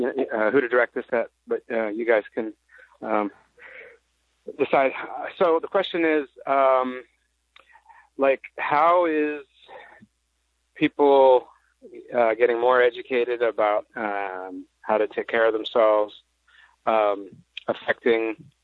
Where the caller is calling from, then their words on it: Mar Vista, California, United States; and I'm calling from Mar Vista, California.